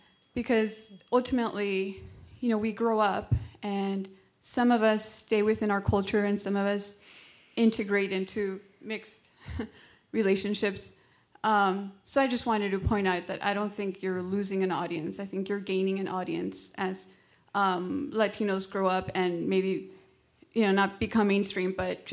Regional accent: Los Angeles, California, United States; I'm 26. So obviously, yeah, there's an age difference. I grew up in East

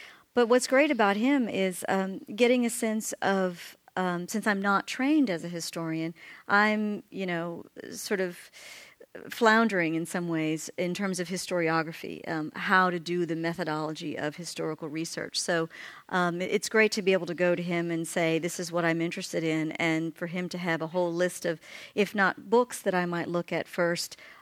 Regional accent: Gulfport, Mississippi, United States; the public library in my hometown of Gulfport, Mississippi, is a place that I spent many hours as a child and also as an adult.

